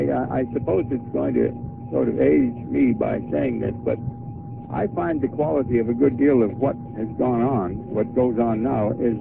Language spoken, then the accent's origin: English; Canada; Yeah, I was born and raised in Canada.